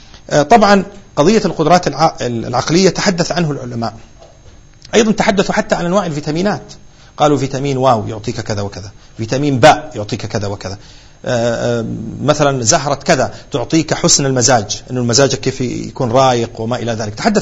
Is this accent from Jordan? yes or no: no; Saudi Arabia; روح هنا عندنا في السعودية